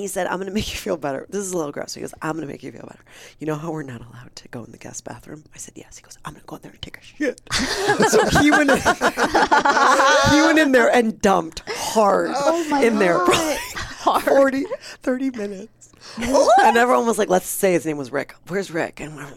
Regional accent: Midwest, United States; I'm from the Midwest. I don't back down.

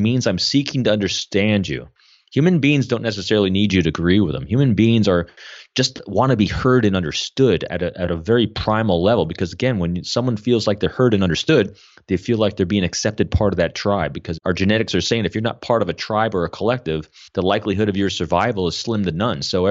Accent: New York, United States; born or raised there

